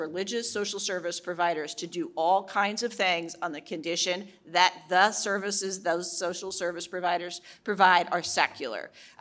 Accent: Indiana, United States; including Ohio and my home state of Indiana.

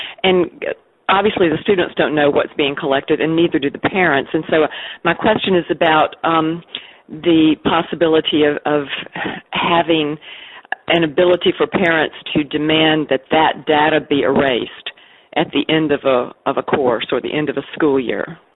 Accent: Georgia, United States; I'm from Georgia

